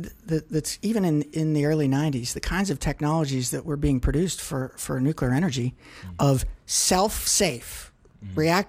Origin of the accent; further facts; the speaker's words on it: Greensburg, Pennsylvania, United States; So I'm a farm boy from Western Pennsylvania.